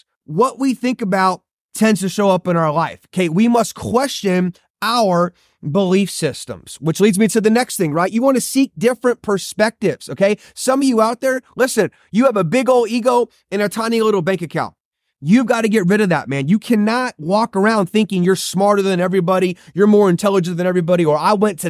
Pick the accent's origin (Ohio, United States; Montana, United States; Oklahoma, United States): Ohio, United States; I remember growing up in Ohio, we were middle-class America.